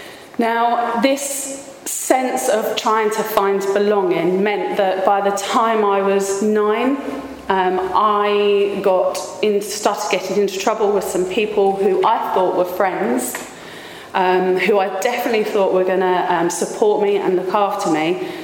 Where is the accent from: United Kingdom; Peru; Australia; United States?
United Kingdom; Medway, South East England; born there; I'm rather local. I was born in Medway